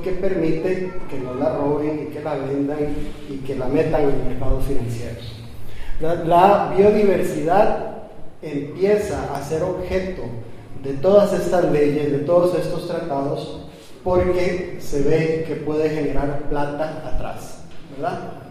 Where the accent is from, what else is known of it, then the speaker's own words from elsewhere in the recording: Costa Rica; como en mi país, en Costa Rica, se está haciendo actualmente